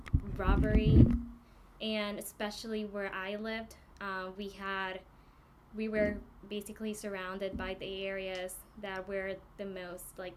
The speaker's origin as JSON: {"language": "English", "town": "San Pedro Sula", "region": "Cortés", "country": "Honduras", "tie": "born or raised there", "lives_now": "United States", "said": "I grew up in a very, well, San Pedro Sula is the most, is the industrial city in Honduras. I grew up there."}